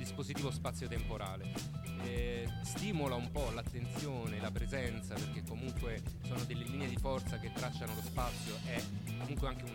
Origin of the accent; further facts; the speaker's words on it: Rome, Lazio, Italy; born there; now in Turin, Italy; Io sono nato a Roma e da qualche anno vivo a Torino, dove sto continuando le mie attività.